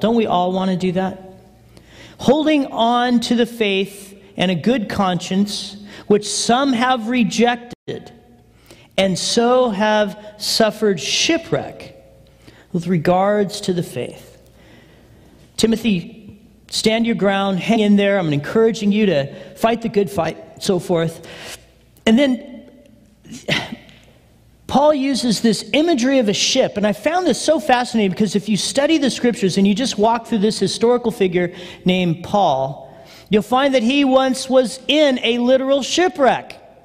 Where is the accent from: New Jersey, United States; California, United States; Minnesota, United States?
California, United States; Big Bear; now in Dana Point, United States; I grew up in Big Bear and went to Palm Springs High School, and I decided I had the mountains and I had the desert.